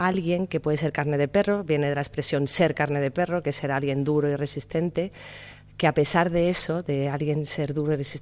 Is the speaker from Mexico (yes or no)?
no; Barcelona, Catalonia, Spain; now in Madrid, Spain; yo soy de Barcelona, pero tengo mi sede, trabajo en Madrid hace muchísimos años